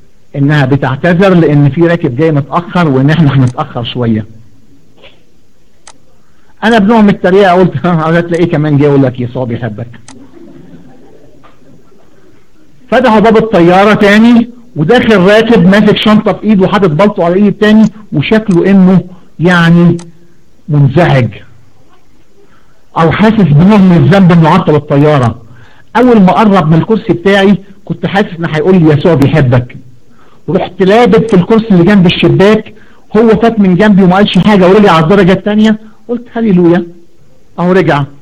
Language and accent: Arabic; Egypt; عيد الثورة عندنا في مصر 23/7